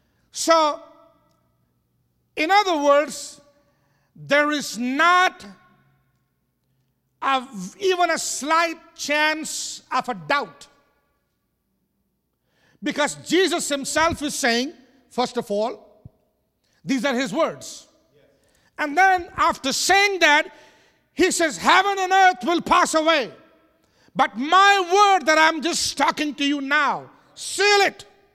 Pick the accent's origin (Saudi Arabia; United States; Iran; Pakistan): Pakistan; But under the current citizenship that I hold as a Pakistani, it is a big stamp on my passport